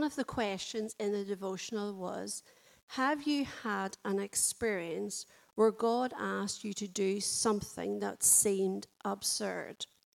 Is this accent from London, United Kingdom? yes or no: no; Northern Ireland, United Kingdom; if I was speaking to someone in Northern Ireland and I said to them, "Oh, I grew up in South Armagh,"